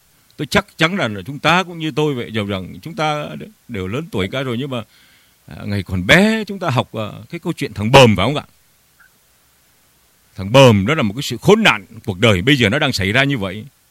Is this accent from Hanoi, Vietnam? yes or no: no; Nam Định, Vietnam; Quê tôi ở trên Nam Định cũng khổ lắm ông ạ. Tôi nhìn những cái hình ảnh nơi tôi sinh ra khổ lắm.